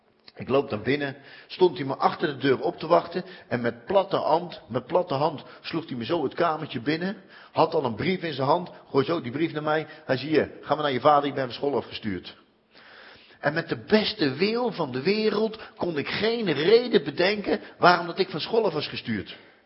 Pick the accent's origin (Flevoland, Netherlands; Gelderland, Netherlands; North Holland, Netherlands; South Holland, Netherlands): South Holland, Netherlands; Rotterdam; accent: Rotterdam; met mijn Rotterdams accentje.